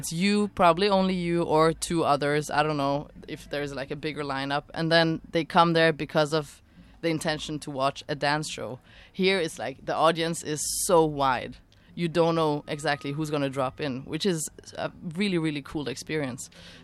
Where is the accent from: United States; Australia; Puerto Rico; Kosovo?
Kosovo; Folk dance is something I've done a lot in my childhood. It's a big part of my culture and where I come from. I'm from Kosovo